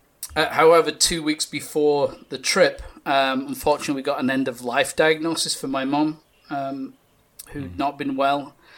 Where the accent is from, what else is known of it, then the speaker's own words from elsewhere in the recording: North West England, United Kingdom; Especially since I'm from Lancashire.